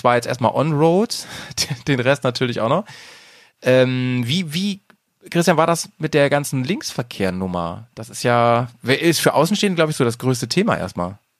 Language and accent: German; Lower Saxony, Germany; ich bin ja bei Hannover groß geworden